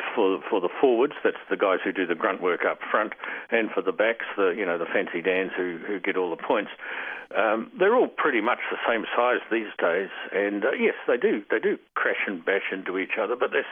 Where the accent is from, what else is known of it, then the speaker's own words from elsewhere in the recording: New Zealand; Because I'm a New Zealander and rugby is important to me.